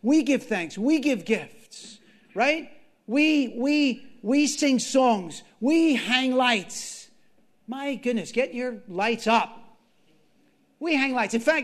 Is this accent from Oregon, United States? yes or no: no; New York, United States; I came from New York.